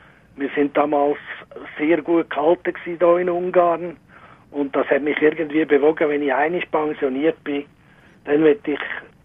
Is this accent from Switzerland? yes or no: yes; Switzerland; now in Hungary; Bei uns in der Schweiz